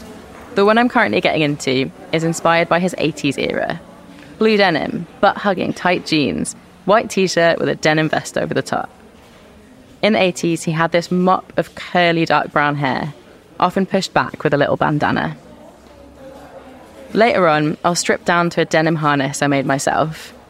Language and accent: English; London, United Kingdom; Where I grew up in London